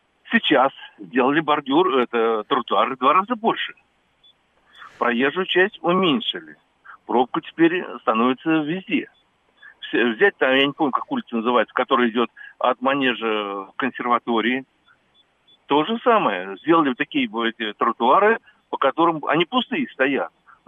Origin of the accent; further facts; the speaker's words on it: Moscow, Russia; как москвич коренной